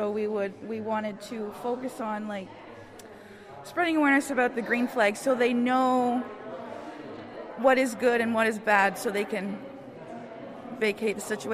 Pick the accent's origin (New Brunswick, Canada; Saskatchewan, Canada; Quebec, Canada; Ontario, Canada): New Brunswick, Canada; St. Mary's First Nation; I'm from St. Mary's First Nation.